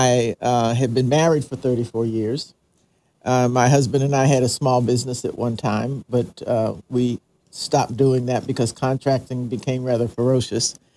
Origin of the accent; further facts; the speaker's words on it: Maryland, United States; also born or lived in Pennsylvania / Houston, United States; I was born in Pennsylvania, raised in Maryland, lived in Houston, and now I'm here.